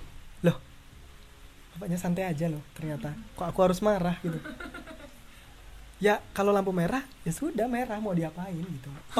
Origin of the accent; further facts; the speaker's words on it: Sumatra, Indonesia; Sebagai anak Sumatera